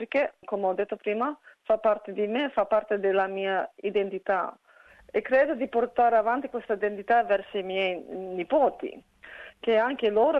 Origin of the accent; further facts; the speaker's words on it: Australia; sono cresciuta qui in Australia e parlo l'inglese tutto il giorno, però l'italiano fa parte della mia identità, il dialetto fa parte della mia identità.